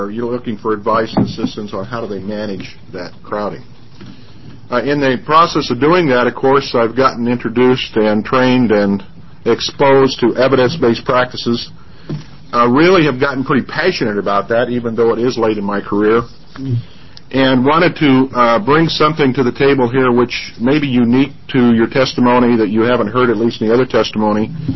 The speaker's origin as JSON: {"language": "English", "region": "Oregon", "country": "United States", "said": "So what a pleasure it is, and how proud I am to be from Oregon."}